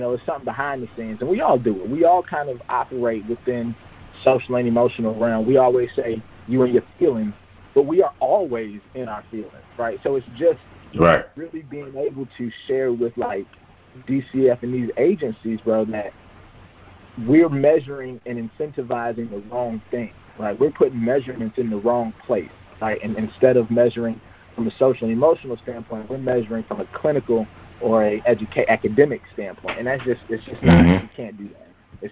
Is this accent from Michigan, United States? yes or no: yes; Saginaw, Michigan, United States; moved away as an adult; now in Florida, United States; I'm from Saginaw, Michigan. I'm what y'all consider a snowbird, man. I got tired of that snow. Right after graduation, I actually boarded a flight, man, and came down here to go to FAMU.